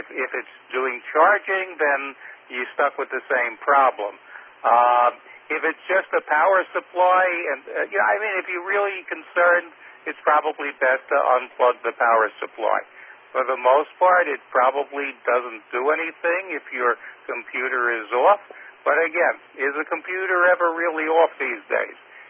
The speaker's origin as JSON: {"language": "English", "town": "Brooklyn", "region": "New York", "country": "United States", "tie": "born or raised there", "said": "I was born and bred in Brooklyn, and if there's one thing I learned here, it's sort of that."}